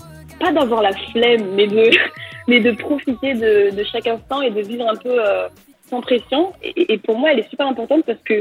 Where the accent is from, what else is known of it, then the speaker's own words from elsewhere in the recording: Toulouse, Occitanie, France; donc je suis de Toulouse, et ouais.